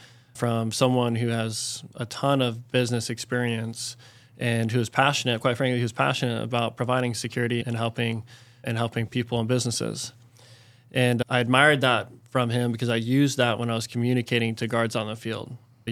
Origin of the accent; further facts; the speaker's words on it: Oceanside, California, United States; I grew up in Oceanside. Mm-hmm. I'm the youngest of four. I have a twin brother. My dad was in the Navy.